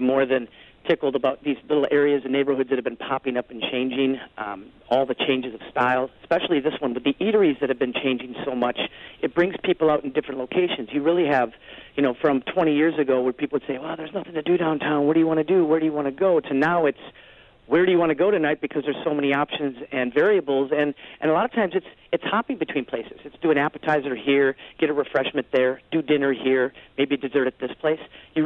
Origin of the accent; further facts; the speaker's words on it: Viroqua, Wisconsin, United States; born there; I was born in Viroqua.